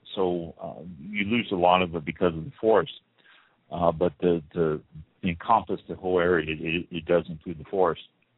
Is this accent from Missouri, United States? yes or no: yes; Missouri, United States; I grew up in Missouri, and I'm familiar with the clay soils that you can find throughout the Midwest